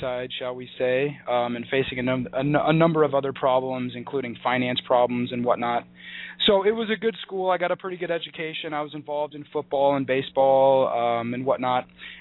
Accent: Omaha, Nebraska, United States; So anyways, born and raised in Omaha, went to high school in Omaha, Omaha Central High School.

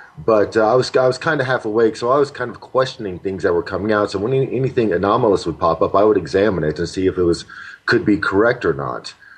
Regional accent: Oklahoma City, Oklahoma, United States; No, I mean, I grew up in Oklahoma, in Oklahoma City. It's my hometown

